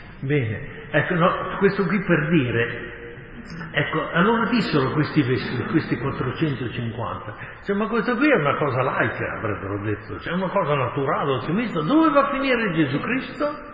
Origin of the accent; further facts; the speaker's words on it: Emilia-Romagna, Italy; Ma dico, io vengo dall'Emilia, noi siamo stati per quanti secoli sotto il Papa.